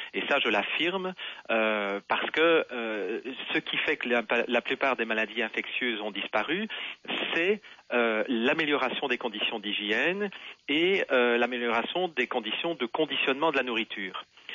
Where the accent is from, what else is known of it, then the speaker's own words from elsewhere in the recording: Belgium; now in Quebec, Canada; je suis un Belge émigré au Québec depuis 6 ans